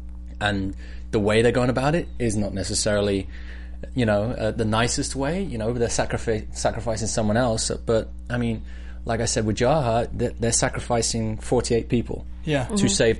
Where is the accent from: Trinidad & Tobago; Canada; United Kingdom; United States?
United Kingdom; I'm British.